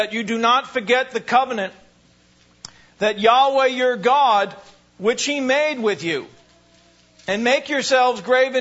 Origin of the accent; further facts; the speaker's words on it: New Hyde Park, New York, United States; born there; I was born in New High Park, Long Island.